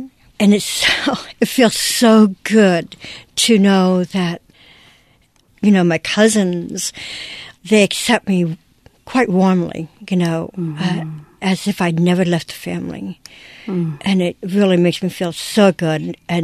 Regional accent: Puerto Rico; I am from the Caribbean. I am Puerto Rican. I am who I am, you know.

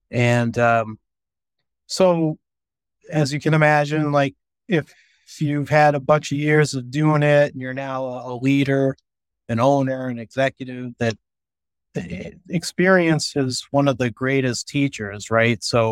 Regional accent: Burlington, Massachusetts, United States; I grew up in Burlington, Massachusetts, went to Merrimack College, where I studied business, with a concentration in entrepreneurship.

